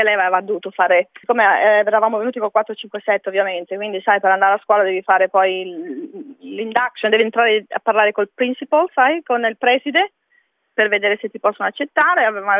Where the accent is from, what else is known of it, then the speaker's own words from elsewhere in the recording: Alessandria, Piedmont, Italy; now in Sydney, Australia; E veniamo da Alessandria, abitavamo in Alessandria, in Piemonte, e niente, adesso sono 12 anni che abitiamo qua, a Sydney.